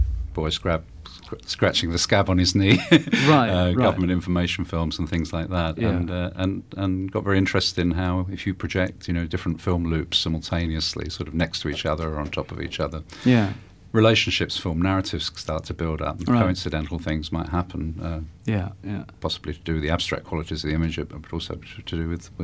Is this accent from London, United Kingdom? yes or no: yes; Walthamstow, London, United Kingdom; born there; It is. I was born in Walthamstow. Yes.